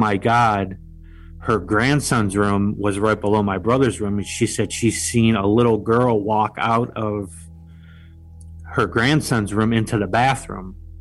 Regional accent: Buffalo, New York, United States; born or raised there

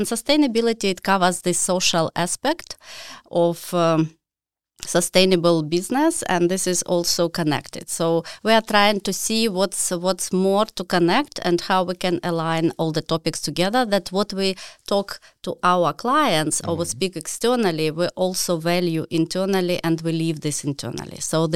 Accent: Ukraine; English is a second language; So the company, and I'm coming from Ukraine, was just developing business and new businesses emerged.

